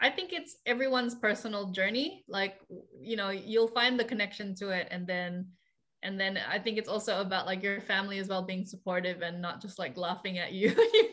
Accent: Philippines; I didn't really realize the full scope of how diverse the experience of being Filipino is. And then that also in turn made me more proud.

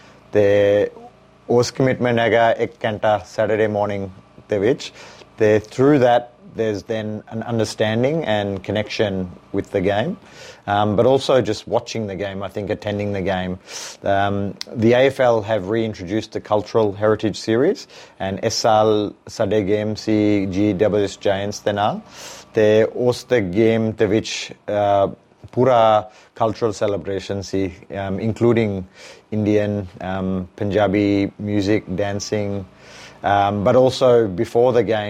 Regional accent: Bendigo, Victoria, Australia; ਮੈਂ ਇੱਥੇ ਜੰਮਿਆ ਮੰਮੀ ਡੈਡੀ ਅਤੇ ਸਾਡੇ ਪਰਿਵਾਰ ਅੰਮ੍ਰਿਤਸਰ 'ਤੇ ਹੈਗੇ ਪੰਜਾਬ ਦੇ ਵਿੱਚ ਪਰ ਇੱਥੇ ਆ ਕੇ ਮੈਂ ਫੁੱਟਬਾਲ ਮੇਰੇ ਨਾਲ ਸੀ from a young age growing up in ਬੈਂਡੀਗਰ

